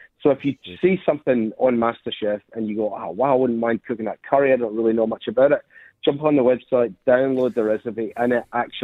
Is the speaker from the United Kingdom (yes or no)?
yes; Glasgow, Scotland, United Kingdom; I'm from Glasgow.